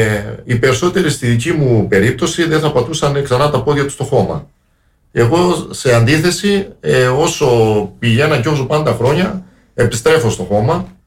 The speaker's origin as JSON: {"language": "Greek", "town": "Agios Thomas", "region": "Crete", "country": "Greece", "tie": "born or raised there", "lives_now": "Heraklion, Greece", "said": "ζω εδώ στο Ηράκλειο, μάλλον διαφορετικά θα το πω, μένω στο Ηράκλειο αλλά ζω στον Άγιο Θωμά, γιατί η σκέψη της ψυχής μου είναι στον Άγιο Θωμά"}